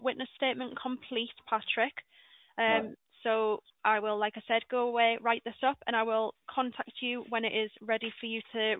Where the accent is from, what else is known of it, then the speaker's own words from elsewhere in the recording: Newcastle, North East England, United Kingdom; Well, I'm from Newcastle.